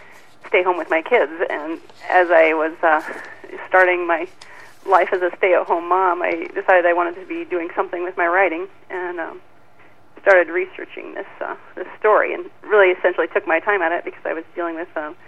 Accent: Guthrie Center, Iowa, United States; now in Adel, United States; I live in Adel now. I'm originally from Guthrie Center, in western Iowa.

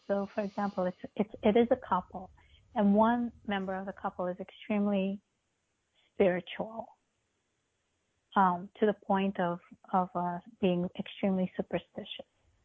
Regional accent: Moscow, Russia; moved away; So I was born in Russia, I mean, in Moscow. And I grew up in Moscow, and I still have some family there.

